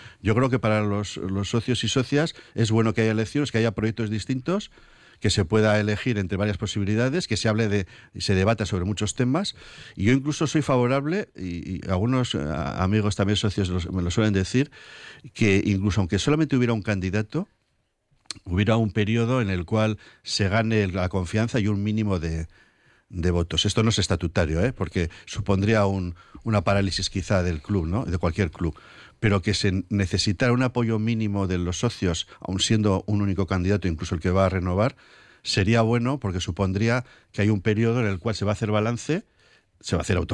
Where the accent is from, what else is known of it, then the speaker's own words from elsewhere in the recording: Santurtzi, Basque Country, Spain; now in Getxo, Spain; Soy de la margen izquierda, soy de Santurchi.